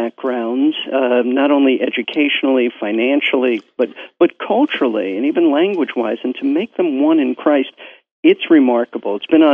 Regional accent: Brooklyn, New York, United States; I grew up in Brooklyn, New York. My parents, Jewish. My grandparents were all Jewish. They were all Russian Jews.

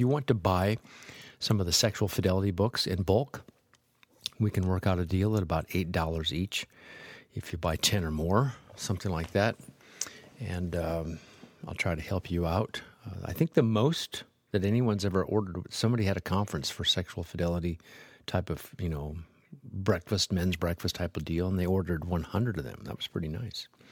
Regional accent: New England, United States; I realized what a New Englander I am, not with my accent, but my mentality.

